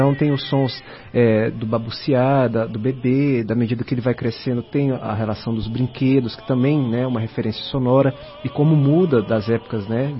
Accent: Goiás, Brazil; Eu cursei 2 anos de musicoterapia na faculdade em Goiás, né, sou goiano.

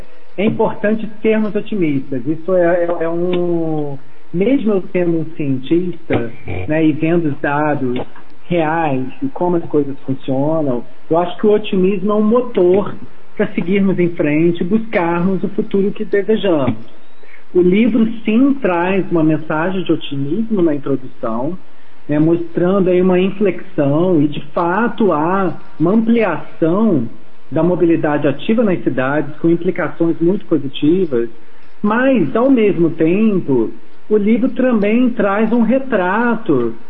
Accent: Curitiba, Paraná, Brazil; Eu sou curitibano, então ótimo, sempre estar em contato aí com a terra.

